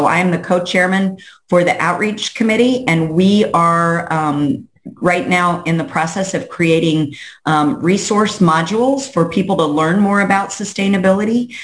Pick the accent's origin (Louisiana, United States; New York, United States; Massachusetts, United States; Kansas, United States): Kansas, United States; Manhattan; now in White City, United States; So I'm a cattle rancher in the Flint Hills. I grew up near Manhattan, and I live at White City now.